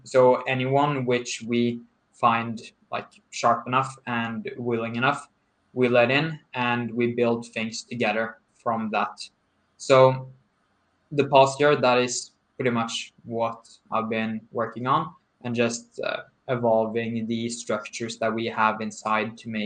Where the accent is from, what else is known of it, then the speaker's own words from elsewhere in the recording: Kristiansand, Agder, Norway; English is a second language; So I'm from Norway, a tiny town in Norway called Kristiansand, and I am at status quo, 21 years old.